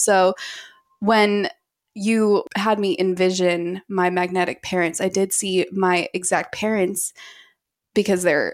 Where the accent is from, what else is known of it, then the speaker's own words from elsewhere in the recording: Utah, United States; I come from Utah